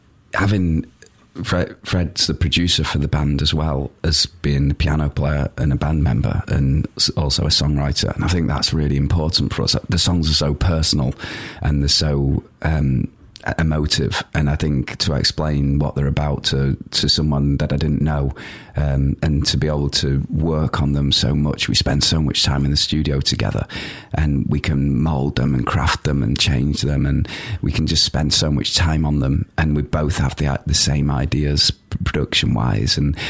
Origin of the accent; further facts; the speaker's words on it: Manchester, North West England, United Kingdom; now in Germany; we're from Manchester and we love that city